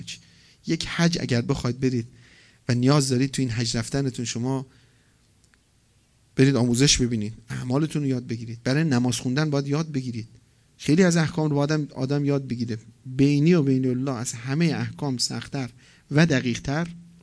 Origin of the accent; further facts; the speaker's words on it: Mashhad, Razavi Khorasan, Iran; به همم گفتم من مشهدیم، پدر مادرم دوست دارن من برم دیدنشون